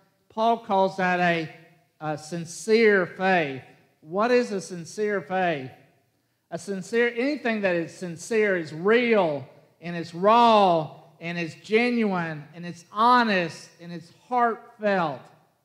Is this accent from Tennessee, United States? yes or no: yes; Jackson, Tennessee, United States; When I was a kid, I grew up in Jackson, Tennessee. Y'all know that.